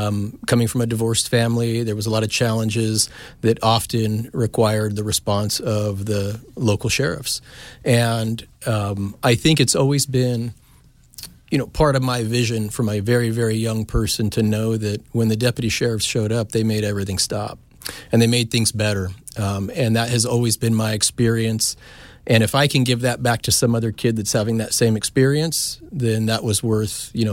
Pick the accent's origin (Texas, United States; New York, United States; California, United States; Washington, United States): Washington, United States; Seattle; So traditionally, I'm from Seattle, Washington.